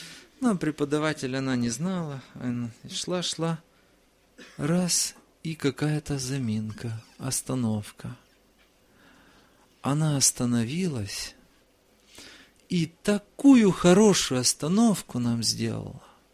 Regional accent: Chișinău, Moldova; also born or lived in Russian Far East; Я из Кишинева, из Молдавии. Там служение совершаю, там вырос из детской группы и так дальше. Хотя родился далеко-далеко на Дальнем Востоке.

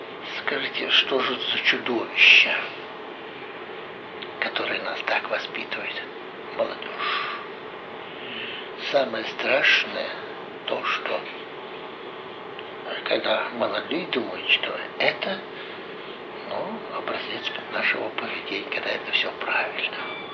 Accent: Saint Petersburg, Russia; moved away as an adult; also born or lived in Chisinau, Moldova; Вот так я уроженец, блокадник Ленинграда. Уехал из Ленинграда и прописался в Кишиневе. Так мы оказались в Кишиневе 63-го года.

